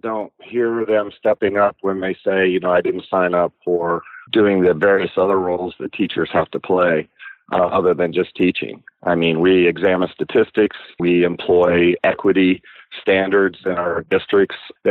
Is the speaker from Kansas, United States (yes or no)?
yes; Kansas, United States; I am from Kansas, but my district is relatively liberal, and they take a different tact on it.